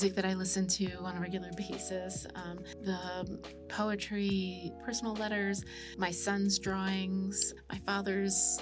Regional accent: Baltimore, Maryland, United States; not just as an Egyptian, but as an American, as an artist, as a Baltimorean

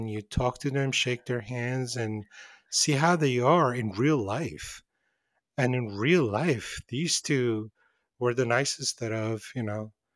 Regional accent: Iran; I'm from Iran. And I spoke to him in Azeri, which is my mother's native tongue.

